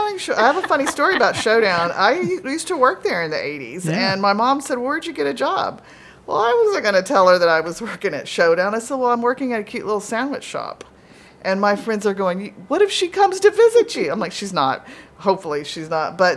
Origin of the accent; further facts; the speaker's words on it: the South, United States; I just think, you know, we're from the South. Yeah. I mean, we can't celebrate without food.